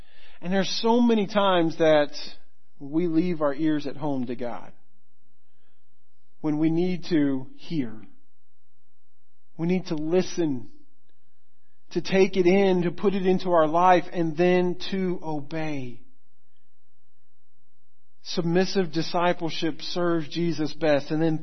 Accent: Florida, United States; I grew up in Florida and got a chance to do a lot of fishing with my dad.

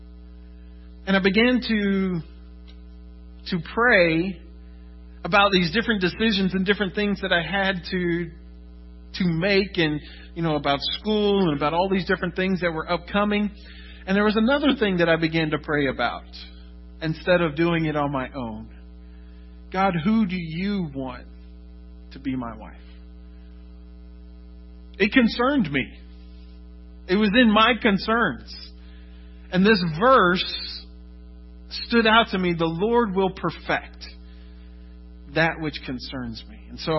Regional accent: Florida, United States; You know, I grew up in Central Florida, and for some strange reason, I decided to spend my first year of college in upstate New York.

